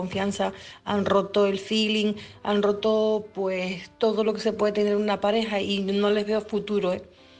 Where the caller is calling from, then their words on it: Tenerife, Canary Islands, Spain; de Tenerife.